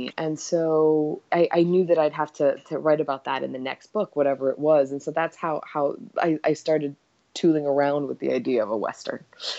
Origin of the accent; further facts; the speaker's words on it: Egypt; also born or lived in Yugoslavia / Cyprus; now in United States; We were in Cyprus for a while. I grew up in Egypt. We came to the States and moved around basically every 3 years.